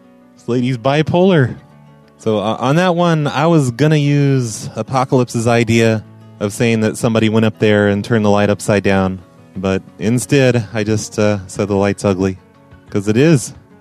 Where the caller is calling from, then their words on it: Fresno, California, United States; I'm calling you from the Fresno, city of Fresno